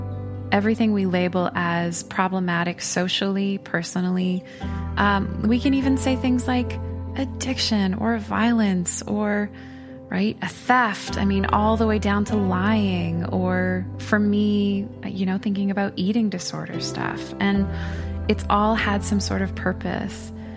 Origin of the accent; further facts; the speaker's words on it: Canada; I mean, as a Canadian, I don't have the death penalty in my country.